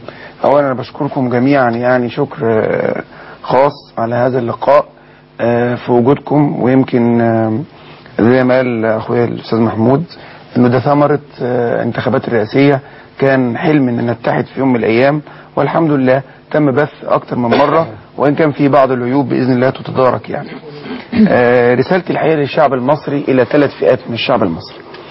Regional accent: Egypt; ما احنا من مصر برضو مش غريبة

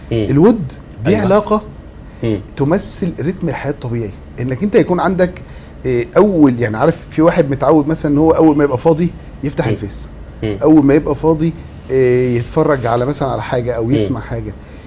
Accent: Port Said, Port Said Governorate, Egypt; كان جدي لسه عايش يعني كان احنا من بورسعيد

